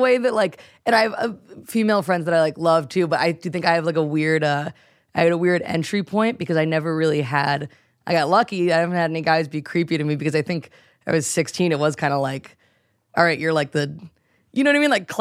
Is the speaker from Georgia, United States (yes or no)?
no; North Carolina, United States; I grew up in North Carolina and I was like, I didn't even know we had a public transportation system.